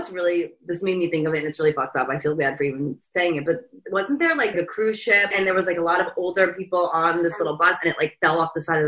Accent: New Jersey, United States; Yeah, we're Jersey.

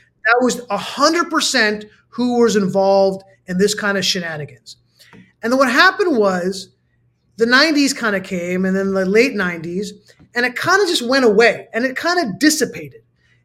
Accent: Los Angeles, California, United States; It really is because I grew up in Los Angeles, and when I grew up, you know, as a kid in the 80s, my synagogue and my school, my Jewish school, every year, at least once or twice a year, would be desecrated.

